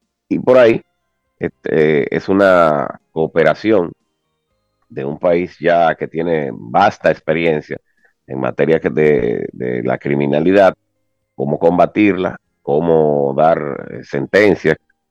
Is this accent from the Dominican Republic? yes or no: yes; Dominican Republic; en bienestar para nosotros como dominicanos, no solamente los que vivimos aquí en nuestro bello país